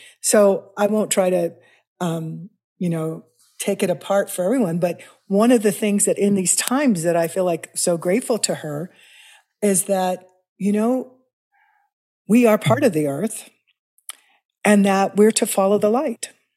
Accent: Kansas City, Missouri, United States; Well, I grew up in Missouri, Kansas City.

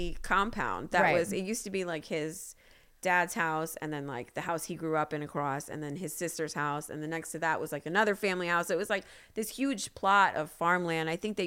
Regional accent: Queens, New York, United States; I grew up, you know, that apartment that I grew up in Queens, I mentioned that my dad was the super of the building.

